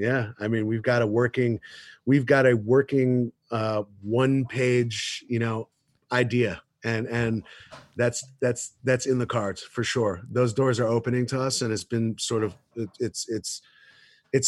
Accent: New York, United States; I grew up in New York, man. Weed was not easy to get to acquire

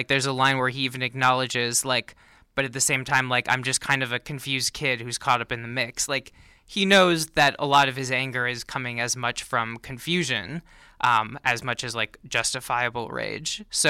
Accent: Minnesota, United States; You do get cabin fever, but I'm originally from Minnesota, and like looking

